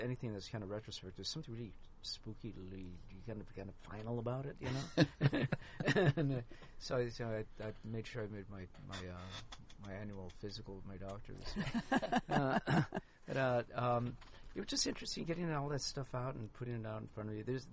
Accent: Los Angeles, California, United States; it comes from the experience of me growing up in East Los Angeles

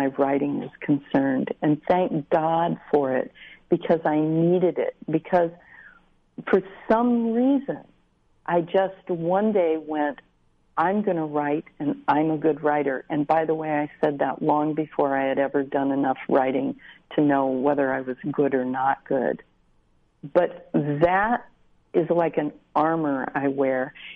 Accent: Midwest, United States; And I'm from the Midwest, and we don't say things like that.

